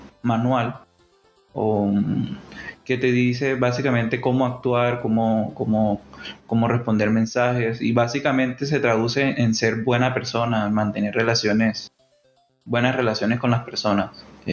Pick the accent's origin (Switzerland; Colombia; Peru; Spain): Colombia; Barranquilla, Atlántico; moved away as an adult; also born or lived in Chile; yo viví mucho tiempo en Chile. Yo soy colombiano, pero migré a Chile en el 2012 y viví 10 años allá. Entonces, viví el tema de la comunidad de desarrollo, lo viví más allá, porque en Colombia, bueno, yo soy de Barranquilla